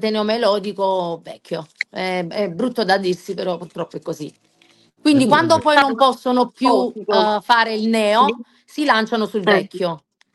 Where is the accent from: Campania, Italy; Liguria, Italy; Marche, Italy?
Campania, Italy; Naples; mio padre è di San Giovanni a Carbonara e mia mamma è di via del Largo Donna Regina, diciamo, siamo proprio napoletani veraci.